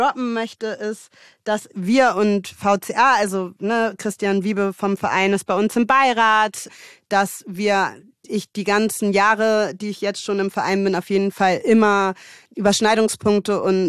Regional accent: Hamburg, Germany; ich bin in Mümmelmannsberg aufgewachsen, im Hamburger Osten. Und das ist sehr, sehr migrantischer Stadtteil schon immer gewesen.

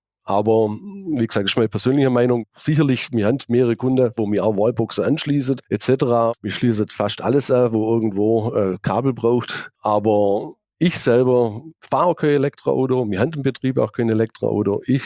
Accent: Laupheim, Baden-Württemberg, Germany; born there; ich bin gebürtiger Laupheimer, habe mich schon immer mit der Stadt identifiziert.

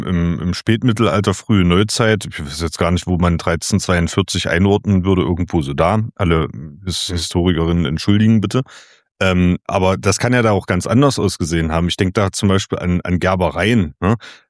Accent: Saxony-Anhalt, Germany; Ich komme ja aus dem Zweistromland zwischen Elbe und Mulde.

